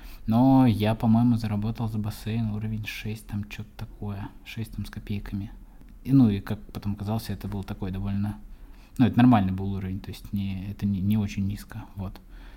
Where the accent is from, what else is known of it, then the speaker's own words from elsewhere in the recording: Saratov Oblast, Russia; Я из Саратовской области родом